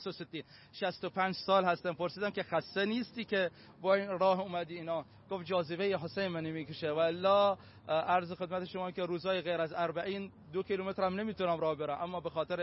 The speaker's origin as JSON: {"language": "Persian", "town": "Najaf", "region": "Najaf Governorate", "country": "Iraq", "tie": "born or raised there", "said": "من که بچه عراقم، بچه نجفم"}